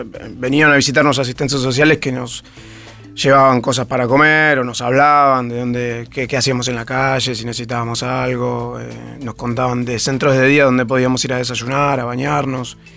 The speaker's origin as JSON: {"language": "Spanish", "town": "Berazategui", "region": "Buenos Aires Province", "country": "Argentina", "lives_now": "Moreno, Argentina", "said": "yo soy de Berazategui y después, ya más de grande, me fui a vivir a Moreno."}